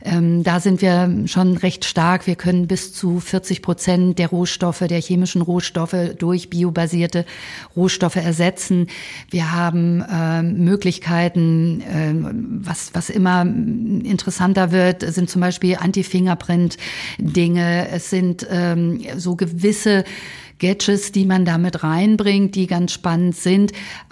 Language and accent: German; Hamburg, Germany; Ich bin in Hamburg groß geworden, ich liebe diese Stadt